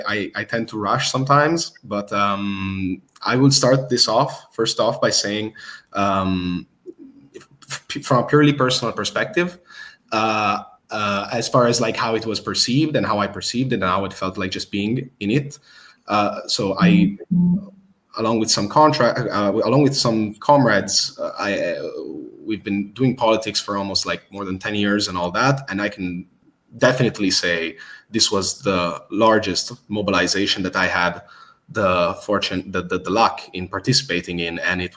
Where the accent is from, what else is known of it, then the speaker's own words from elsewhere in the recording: Bologna, Emilia-Romagna, Italy; more than 50,000 people in my hometown in Bologna